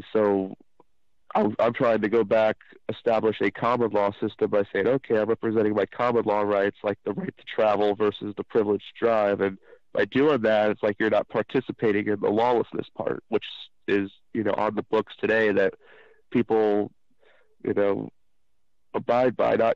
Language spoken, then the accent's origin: English; United States; I am an American refugee because my country has been taken over by a lawless, tyrannical, de facto corporation posing as government in my free country